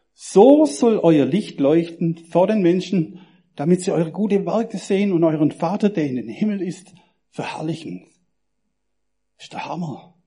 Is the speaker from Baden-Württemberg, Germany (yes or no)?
yes; Baden-Württemberg, Germany; Als Schwabe, rational, wirtschaftlich denkend.